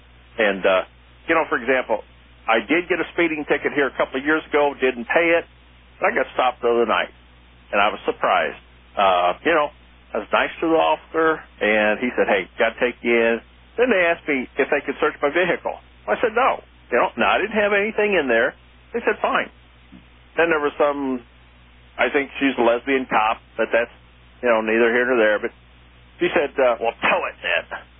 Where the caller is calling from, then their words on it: Missouri, United States; Missouri.